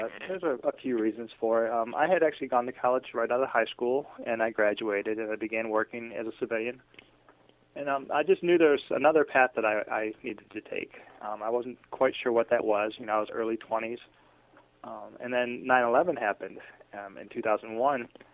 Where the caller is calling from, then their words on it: Washington, District of Columbia, United States; I'm calling you from Washington, D.C.